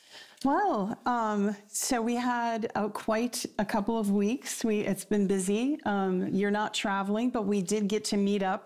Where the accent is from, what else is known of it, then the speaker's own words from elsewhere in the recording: United States; But I have to say, as an American